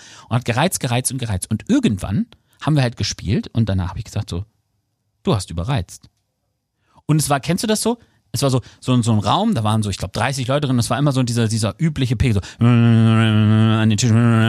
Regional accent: Aurich, Lower Saxony, Germany; So eine gab es früher bei uns in Aurich, das Katul.

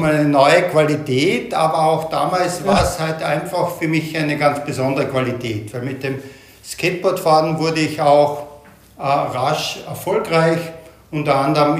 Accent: Graz, Styria, Austria; Ich fange mal ganz von vorne an. Ich bin vor 59 Jahren in Graz im beschaulichen Österreich geboren.

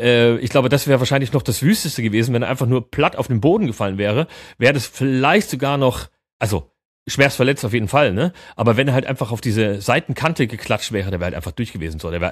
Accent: Mühlhausen, Thuringia, Germany; Er kommt aus Mühlhausen, ja, Hoch von drüben, genau wie ich, meine alte Heimat.

